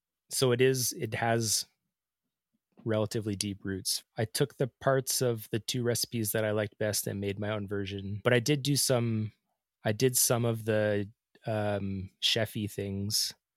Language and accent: English; Ontario, Canada; also born or lived in Alberta; I was born and raised in Ontario, and I had never heard of them until I was in my 20s living in Alberta